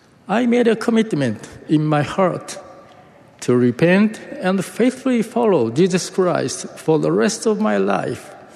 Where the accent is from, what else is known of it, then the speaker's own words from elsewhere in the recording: Matsumoto, Nagano, Japan; English is a second language; I grew up in Matsumoto, Japan, close to where the Nagano Winter Olympics were held. My hometown looks very much like Salt Lake City, a valley surrounded by beautiful mountains.